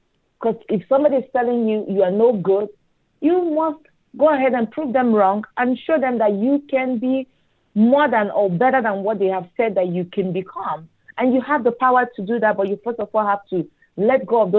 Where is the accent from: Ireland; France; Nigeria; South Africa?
Nigeria; now in United States; because I'm originally from Nigeria, to study law